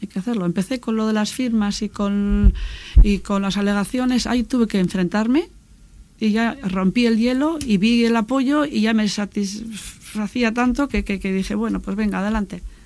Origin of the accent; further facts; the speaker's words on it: Bilbao, Basque Country, Spain; Es un sentimiento de los que somos de Begoña